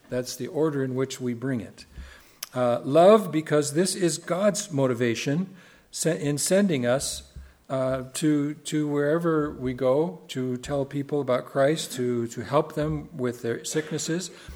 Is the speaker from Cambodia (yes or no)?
yes; Cambodia; We were going to go to Asia, where we grew up. She grew up in Vietnam. I grew up in Cambodia. We went to the mission school together